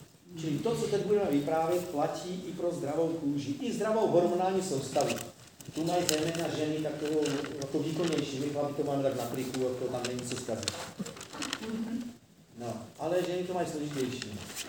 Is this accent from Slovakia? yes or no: yes; Slovakia; No, já jsem vyrůstal na Slovensku